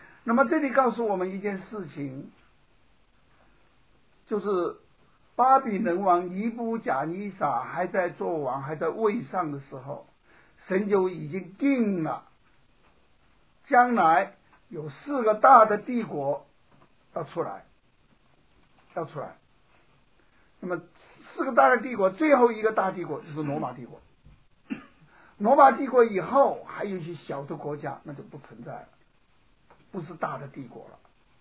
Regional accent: China; 我们从大陆来的人都知道叫做集中和民主

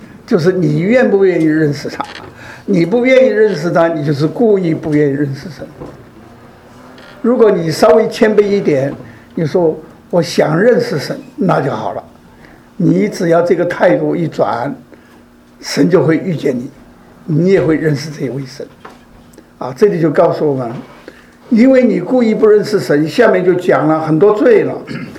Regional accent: China; 我们中国人有一句话，怨人穷不怨人富，对不对？

